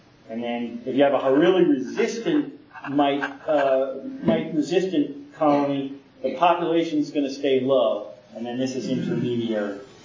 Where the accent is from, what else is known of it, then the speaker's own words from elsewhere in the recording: Maryland, United States; And we're from Maryland. We're about 30 miles north of D.C. We're going to move this winter, hopefully, to North Carolina.